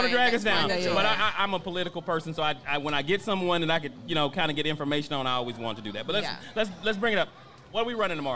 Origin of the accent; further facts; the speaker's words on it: Orlando, Florida, United States; now in Atlanta, United States; I'm originally from Orlando, Florida. I don't know if y'all know. Disney World.